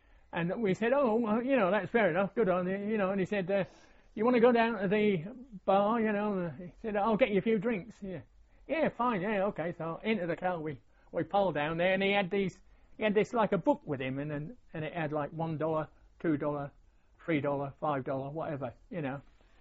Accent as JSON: {"language": "English", "country": "Ireland", "said": "And he said, he said, oh, you're Irish, are you? Oh, yeah, we're all Irish."}